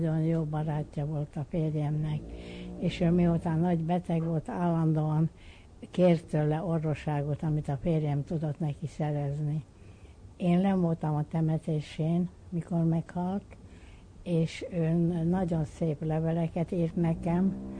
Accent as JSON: {"language": "Hungarian", "town": "Uzhhorod", "region": "Zakarpattia Oblast", "country": "Ukraine", "tie": "born or raised there", "also_born_or_lived": "Transylvania, Romania", "said": "Erdélybe születtem, amikor azután elköltöztem, 7 éves voltam, amikor elmentünk Kárpátalja, Ungvárra, de akkor az már Kárpátalja volt, Podkárpátszka Rusz, és ott voltam fiatal, onnén kerültem azután Pozsonyba. És Pozsonyba itt élek 60 éve."}